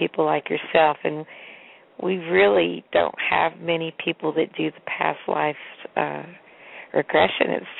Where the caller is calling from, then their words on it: Nashville, Tennessee, United States; I'm calling from Nashville, Tennessee.